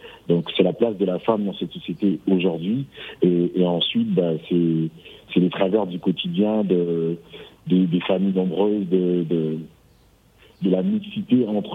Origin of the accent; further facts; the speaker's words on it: Togo; En Afrique, chez nous, au Togo, avec les moyens qu'on